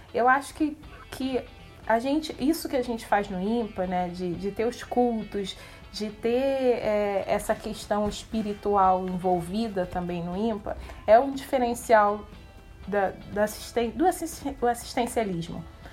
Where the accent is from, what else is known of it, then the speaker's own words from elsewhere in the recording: Rio de Janeiro, Brazil; Eu cresci no Morro do Salgueiro, muito pobre